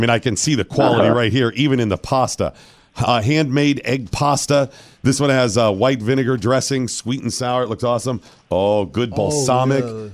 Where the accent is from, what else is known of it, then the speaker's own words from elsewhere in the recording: Ashtabula, Ohio, United States; I'm from Ashtabula. There's a bunch of Italian families there as well.